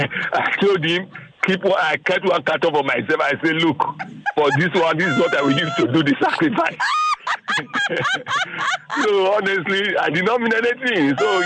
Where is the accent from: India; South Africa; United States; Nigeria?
Nigeria; Edo; That I told him I am from Edo.